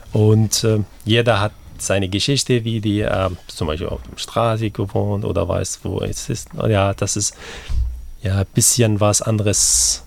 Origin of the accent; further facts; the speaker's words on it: Syria; German is a second language; Ja, da gab es bei uns in Syrien, da muss man da 10 Wünsche machen.